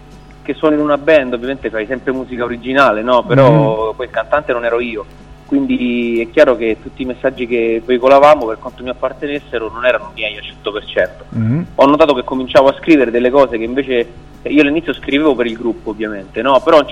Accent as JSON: {"language": "Italian", "town": "Rome", "region": "Lazio", "country": "Italy", "lives_now": "Milan, Italy", "said": "Io sono romano, come si intuirà da come parlo, e solo che vivo a Milano da 3 anni"}